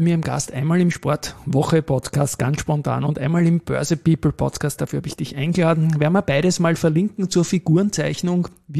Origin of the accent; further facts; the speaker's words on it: Austria; als Österreicher